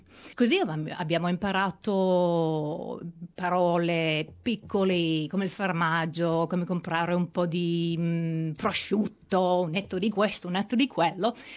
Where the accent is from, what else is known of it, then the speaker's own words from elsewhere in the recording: Lower Saxony, Germany; Italian is a second language; now in Australia; sono tedesca, nata in Germania, al nord di Hannover, però a casa la mia mamma parla italiano e anche una delle mie sorelle parla italiano, così ho imparato pian piano.